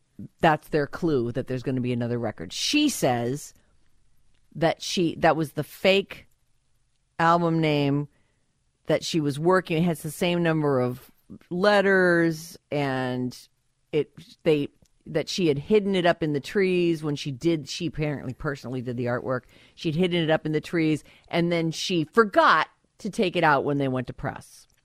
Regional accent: Rhode Island, United States; born there; Rhode Island has some nice things. I was born in Rhode Island.

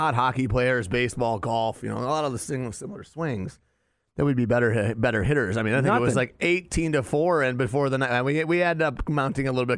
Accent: Minnesota, United States; like when I grew up in Minnesota, right, so there's a lot of stuff that we were able

